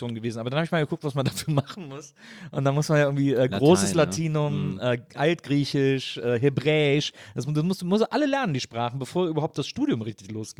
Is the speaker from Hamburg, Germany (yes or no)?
no; Wesseling, North Rhine-Westphalia, Germany; Ich komme aus Wesseling, das ist da zwischen Köln und Bonn, so ein Kaff.